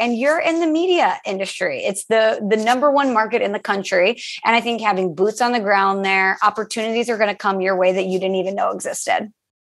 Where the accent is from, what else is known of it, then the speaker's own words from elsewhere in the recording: St. Louis, Missouri, United States; I mean, I know in St. Louis, which is my hometown, a city that I love dearly, you have to plan things out.